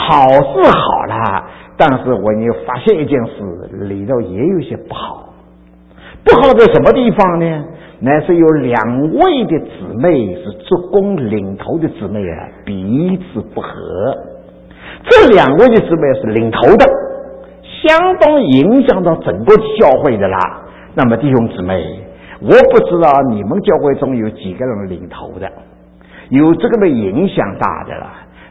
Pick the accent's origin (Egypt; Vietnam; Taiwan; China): China; 我们中国人都相当注重的，我个人身上有些好的表现。